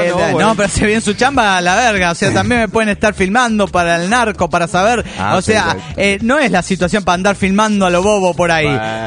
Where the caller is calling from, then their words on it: Bilbao, Basque Country, Spain; Aquí en el Euskadi.